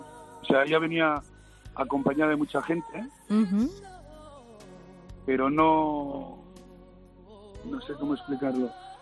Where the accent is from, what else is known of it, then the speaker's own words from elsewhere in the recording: Bilbao, Basque Country, Spain; Yo como buen vasco, como buen bilbaíno